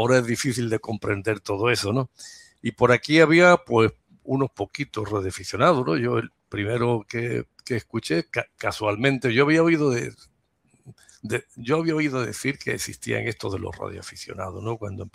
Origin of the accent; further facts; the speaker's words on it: Algeciras, Andalusia, Spain; born there; pues yo sigo teniendo mi domicilio pues allí, ¿no? Pero la mayor parte del tiempo pues estoy aquí donde yo nací, ¿no? En Algeciras. Vivo muy cerquita de la playa.